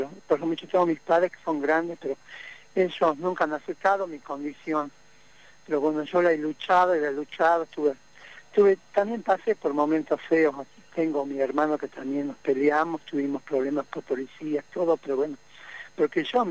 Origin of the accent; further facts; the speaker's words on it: Salta, Argentina; yo soy de los Valles Calchaquí, que bueno, vivo en el campo